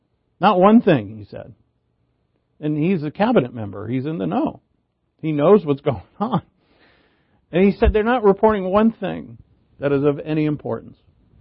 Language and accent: English; United States; I'm an American